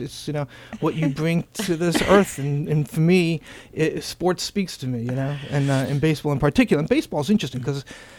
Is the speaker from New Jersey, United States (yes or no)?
yes; New Jersey, United States; when I was growing up in New Jersey, we played stickball.